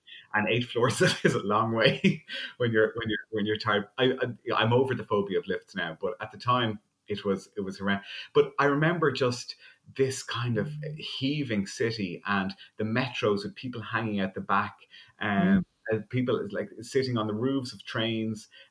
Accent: Malahide, Leinster, Ireland; I grew up in the Semi-D in Malahide, which was in Dublin, but both my grandparents lived in the country.

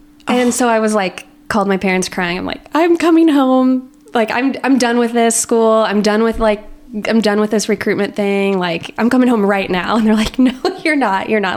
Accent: Illinois, United States; I'm from Illinois, like Central Illinois.

